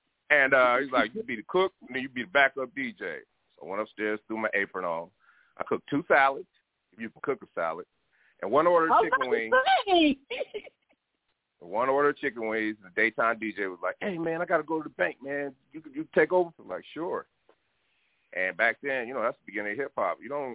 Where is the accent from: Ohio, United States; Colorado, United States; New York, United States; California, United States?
Colorado, United States; Denver; because I'm from Denver, Manuel High School, and she was conductor of the choir